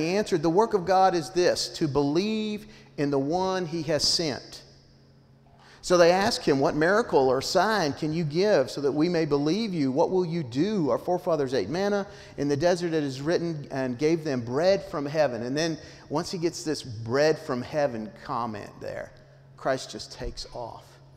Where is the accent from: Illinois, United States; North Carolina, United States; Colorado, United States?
Colorado, United States; Cotopaxi; now this is from my hometown, okay? Semi-hometown, Cotopaxi, Colorado.